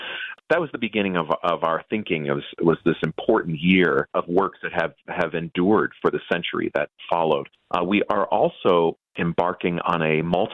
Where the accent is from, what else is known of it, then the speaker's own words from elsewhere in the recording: Buffalo, New York, United States; now in Canada; Although I'm from Buffalo, New York, and my parents have an abundance of snow.